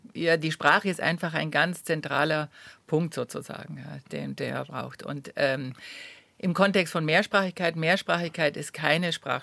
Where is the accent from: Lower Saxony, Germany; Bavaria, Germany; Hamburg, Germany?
Bavaria, Germany; Munich; Ich bin aus München.